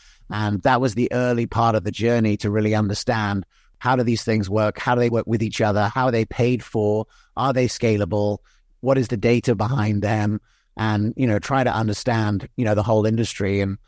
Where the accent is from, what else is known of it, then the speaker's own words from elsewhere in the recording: England, United Kingdom; also born or lived in United States; both the NHS and England where I grew up and in America where I was born